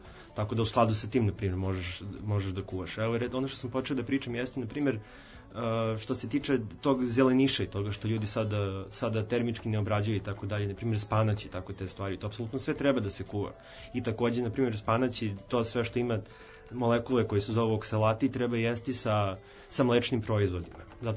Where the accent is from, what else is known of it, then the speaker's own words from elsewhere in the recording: Belgrade, Serbia; kod nas u Srbiji, u Beogradu